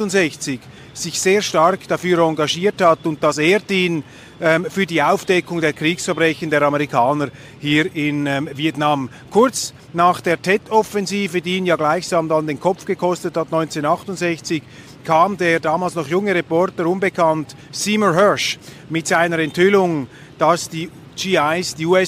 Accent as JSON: {"language": "German", "country": "Switzerland", "said": "für mich jetzt als Schweizer"}